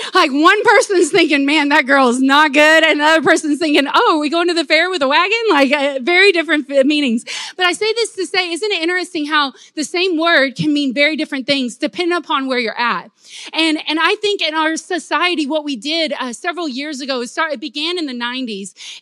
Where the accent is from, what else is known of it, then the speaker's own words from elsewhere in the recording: the South, United States; Like, we're from the South, y'all.